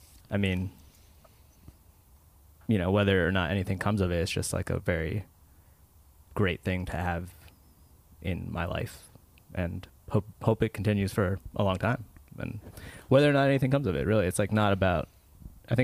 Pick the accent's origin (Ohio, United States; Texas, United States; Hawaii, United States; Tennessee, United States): Hawaii, United States; Yeah, I mean, I guess we're obviously born and raised in Hawaii, but I think with it, both our cases, like our folks were like not from there originally either.